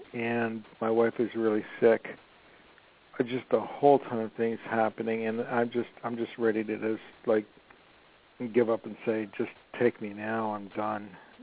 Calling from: Los Angeles, California, United States; I'm calling from Los Angeles.

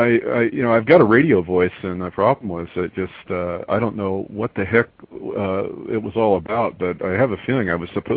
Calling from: Shingle Springs, California, United States; I'm out of Shingle Springs, California, up in the Sierra Nevadas.

